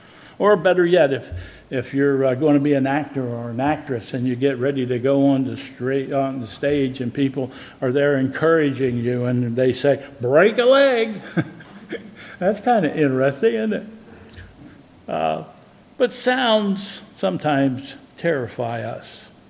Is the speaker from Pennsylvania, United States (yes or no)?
yes; Pennsylvania, United States; Like, I'm from Pennsylvania, and some of the things that I say and do are different than some of the things that the people here in the South